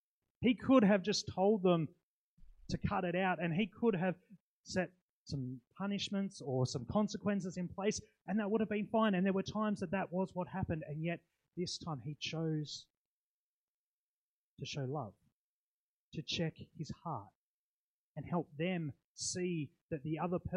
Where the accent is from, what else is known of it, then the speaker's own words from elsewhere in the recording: United States; So obviously, being American, we called him Bald Eagle.